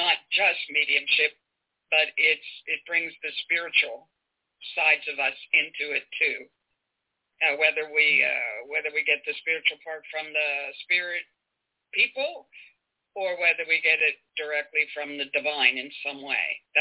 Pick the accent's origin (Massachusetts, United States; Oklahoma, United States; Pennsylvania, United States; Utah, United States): Pennsylvania, United States; Pittsburgh; I'm from Pittsburgh. Karen's church is in Newcastle, which is about an hour away.